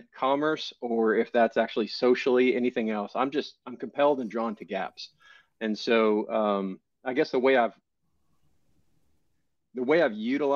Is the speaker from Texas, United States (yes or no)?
yes; Plano, Texas, United States; I didn't grow up on a ranch. I grew up in Plano, Texas. So I'm a Texas boy, but I didn't ride a horse maybe more than five times my entire life